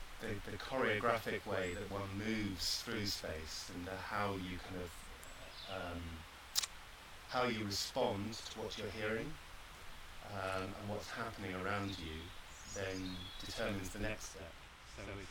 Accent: Brighton, South East England, United Kingdom; All the locations were in and around my hometown of Brighton.

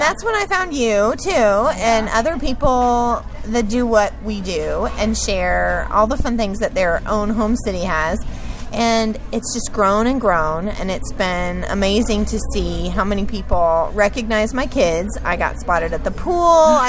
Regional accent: Lexington, United States; I grew up in Lexington, so I'm very familiar with the area. Born and raised there, been there all my life.

